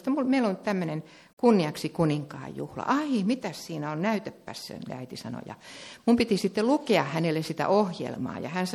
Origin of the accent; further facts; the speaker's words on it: Ostrobothnia, Finland; kun mä oon Pohjanmaalta